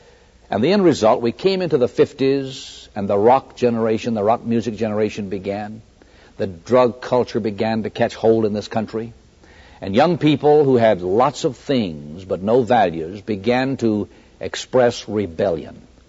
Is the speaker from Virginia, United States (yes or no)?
yes; Lynchburg, Virginia, United States; God allowed me, a 22-year-old fresh graduate out of Baptist Bible College, Springfield, Missouri, to come here to my hometown, where I'd been born 22 years earlier, and start this congregation.